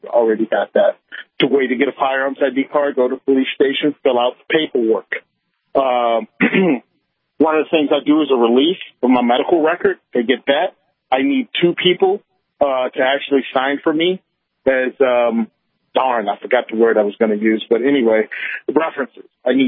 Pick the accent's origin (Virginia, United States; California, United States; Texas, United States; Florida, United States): Virginia, United States; Yeah, I'm originally from Virginia, where all I needed was a driver's license.